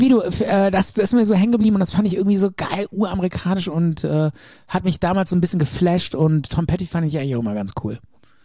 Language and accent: German; Rhineland, Germany; als Rheinländer, ne?